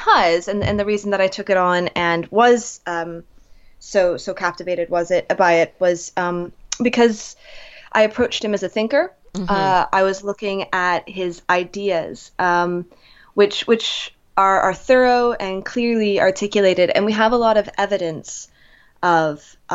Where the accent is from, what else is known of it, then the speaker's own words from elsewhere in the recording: Canada; moved away as an adult; now in United Kingdom; I'm originally from Canada.